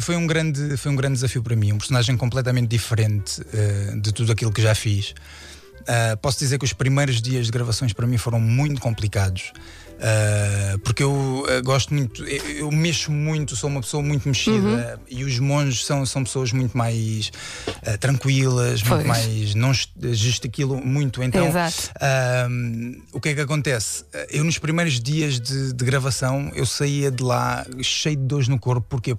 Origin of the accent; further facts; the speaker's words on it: Moura, Alentejo, Portugal; Sou alentejano, é bom.